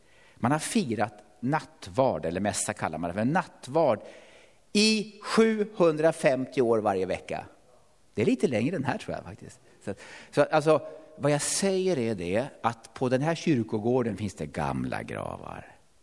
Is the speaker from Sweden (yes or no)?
yes; Sigtuna, Stockholm County, Sweden; har förmånen att få vara i varma Skåne. 12 grader 1 november. Uppe i Sigtuna där jag kommer från har vi minus 22.